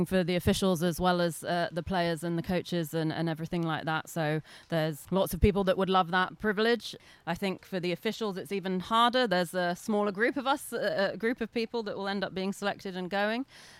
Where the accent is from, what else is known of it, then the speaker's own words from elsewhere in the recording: London, United Kingdom; So I'm from London in England.